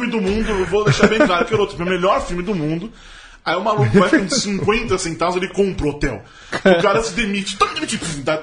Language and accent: Portuguese; Brazil; Ah, sou brasileiro, sou, tá.